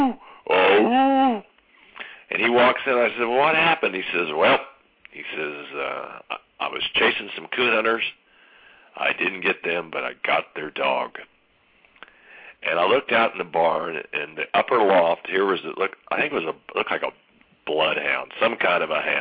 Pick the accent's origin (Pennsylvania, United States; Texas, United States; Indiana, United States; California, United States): Indiana, United States; Right here from my home state of Indiana